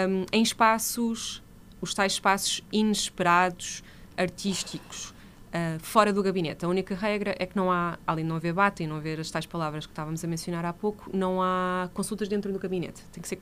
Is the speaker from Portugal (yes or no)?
yes; Marinha Grande, Leiria, Portugal; Eu não entendo nada de geografia de Lisboa. Eu sou da Marinha Grande.